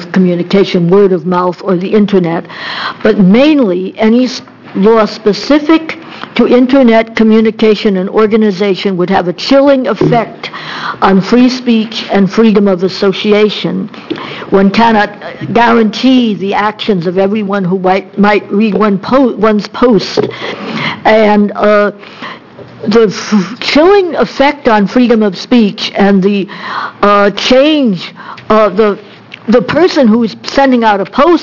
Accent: Corvallis, Oregon, United States; I'm also from Corvallis

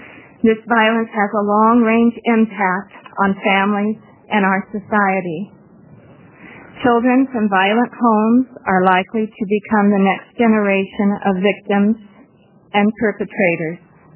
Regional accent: Friday Harbor, Washington, United States; I'm from Friday Harbor, Washington.

